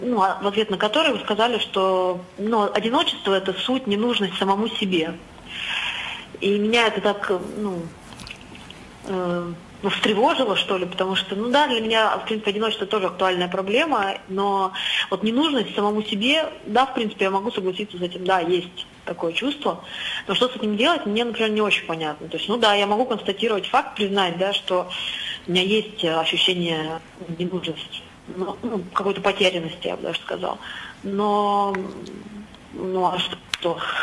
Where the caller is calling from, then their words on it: Saint Petersburg, Russia; Я звоню из Санкт-Петербурга.